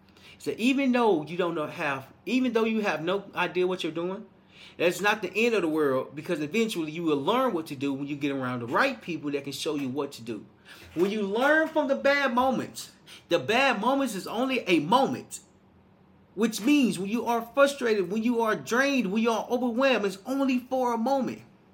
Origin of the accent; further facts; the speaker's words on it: Little Rock, Arkansas, United States; So I'm from Little Rock, Arkansas. I ain't never really been hiking like that.